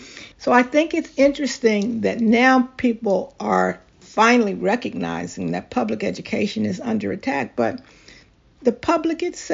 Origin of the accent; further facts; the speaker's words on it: Philadelphia, Pennsylvania, United States; I grew up in Philadelphia at a time when if you wanted to traverse the city, you took public transportation.